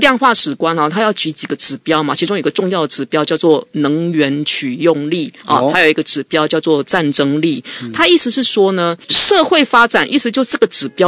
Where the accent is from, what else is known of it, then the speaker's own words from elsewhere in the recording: Taiwan; 那我说对我们台湾人来说的话，台湾一向觉得自己很边陲